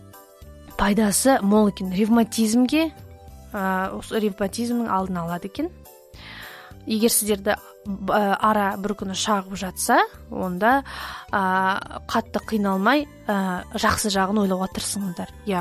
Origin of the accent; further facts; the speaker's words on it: Atyrau, Atyrau Region, Kazakhstan; Мен Атырауда туылып өскенмін. Ал Атырауда болса жайық өзені бар.